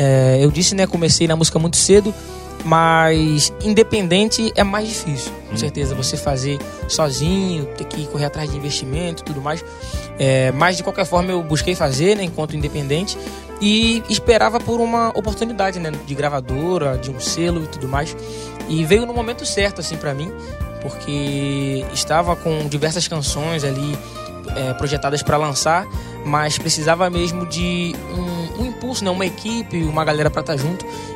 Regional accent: Rio de Janeiro, Brazil; eu sou carioca, tá, gente? E lá no Rio de Janeiro a gente sabe que um estilo muito forte é o pagode, né?

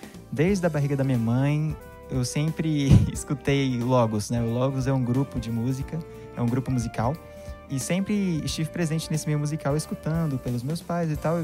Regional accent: Goiânia, Goiás, Brazil; Sou de Goiânia, terra do piqui, a terra do... Pamonha também, né? Pamonha é típico de Goiânia.

